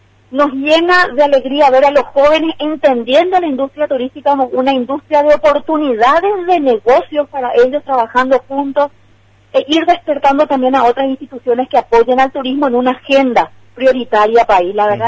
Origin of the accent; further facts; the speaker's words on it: Paraguay; Debemos entender como paraguayos que la oferta turística debe ser desde, por ponerte estrellas para graficar nada más, desde una estrella hasta cinco estrellas.